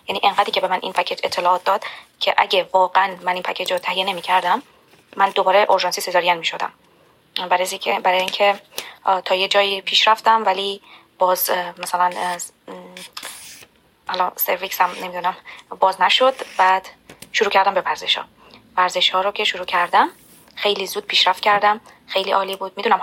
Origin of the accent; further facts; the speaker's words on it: Iran; همیشه با اینکه من از ایران هستم ساعت ها خیلی فرق داره